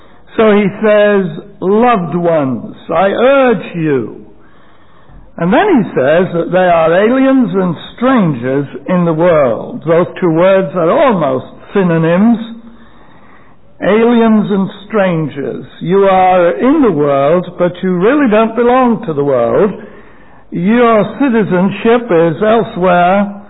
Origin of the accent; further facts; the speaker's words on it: United Kingdom; now in United States; we didn't need a passport, a British passport, because we are British citizens.